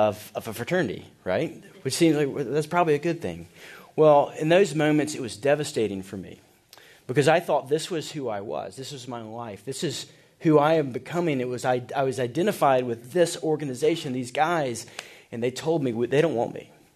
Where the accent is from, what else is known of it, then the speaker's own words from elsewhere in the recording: Montgomery, Alabama, United States; I grew up right outside of Montgomery, Alabama. Went to a private Christian school in Montgomery, kindergarten through 12th grade.